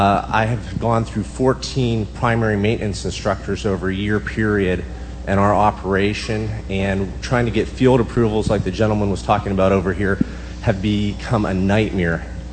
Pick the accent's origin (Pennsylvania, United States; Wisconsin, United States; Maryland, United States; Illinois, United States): Pennsylvania, United States; Pittsburgh; I'm from Pittsburgh, Pennsylvania.